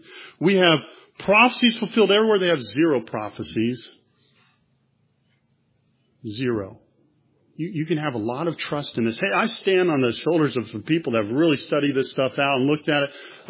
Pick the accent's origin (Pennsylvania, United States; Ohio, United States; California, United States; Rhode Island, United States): California, United States; Growing up in California, I didn't see any Muslims.